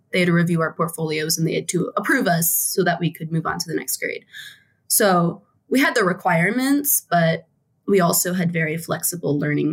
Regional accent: East Coast, United States; also born or lived in West Virginia / Pittsburgh; Oh, no. Yeah, I am from the East Coast. It's kind of funny. I did a mini circle around the East Coast in terms of where I lived. So I was born in West Virginia.

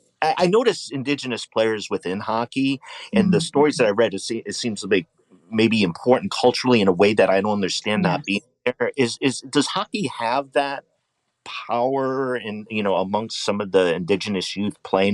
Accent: East Coast, United States; I grew up on the East Coast.

